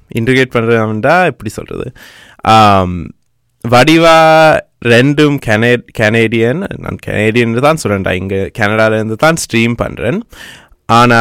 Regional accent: Sri Lanka; நான் ஸ்ரீலங்கன்றே ஸ்ரீலங்கன் சொன்னேன்

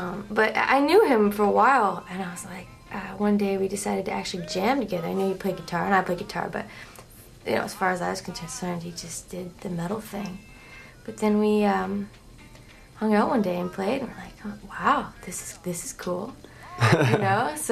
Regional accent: Ontario, Canada; Because I'm from Ontario

